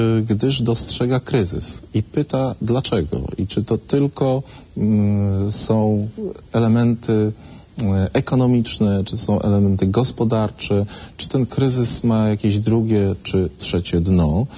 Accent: Lublin, Lublin Voivodeship, Poland; Ja akurat z Lublina, Lubelszczyzny, ojciec z krakowskiego

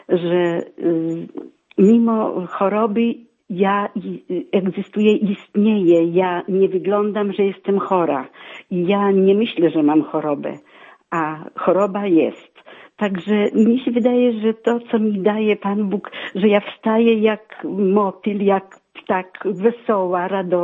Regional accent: Ciechanów, Masovian Voivodeship, Poland; Jestem z Ciechanowa.

